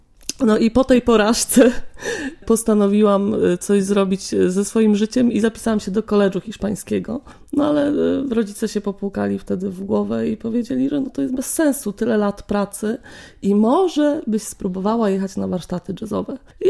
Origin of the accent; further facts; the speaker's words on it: Bydgoszcz, Kuyavian-Pomeranian Voivodeship, Poland; moved away as an adult; also born or lived in Katowice / Kraków; now in Szczecin, Poland; Tak, od 5 lat mieszkam w Szczecinie, ale mentalnie jestem zdecydowanie bydgoszczanką w dalszym ciągu, chociaż wyjechałam stąd, jak miałam 20 lat.